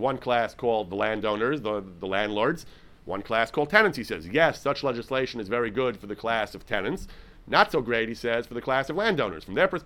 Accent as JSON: {"language": "English", "region": "New York", "country": "United States", "tie": "born or raised there", "said": "I grew up in New York, where this is very common, and it's abused."}